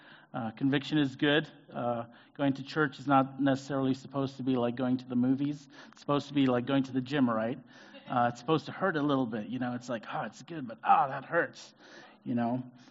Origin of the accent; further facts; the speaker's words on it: Zambia; now in United States; If you don't know me, I'm originally from Zambia in South Africa, but I've been here since 2001, so it's been a while. Most of my family is American now, but I'm still African, proudly African.